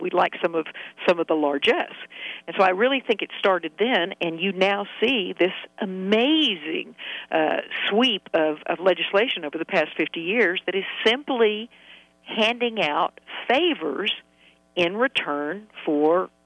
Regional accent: Texas, United States; now in New York, United States; I'm a Texan, but I'm living in New York.

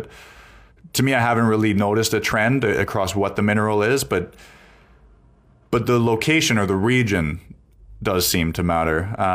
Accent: Canada; I'm from Canada. This happens in Canada.

